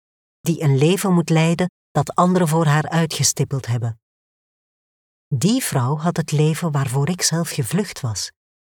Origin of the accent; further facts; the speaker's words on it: Mechelen, Flanders, Belgium; Ik ben geboren en getogen in Mechelen. Mijn ouders kwamen als jonge volwassenen uit Marokko naar België om goed werk te zoeken en een in hun ogen beter leven uit te bouwen.